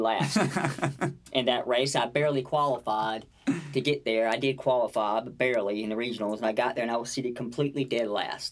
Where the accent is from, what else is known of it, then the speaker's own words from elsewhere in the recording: North Carolina, United States; moved away as an adult; now in Indiana, United States; No, actually, originally I'm from North Carolina. I moved here in 2009.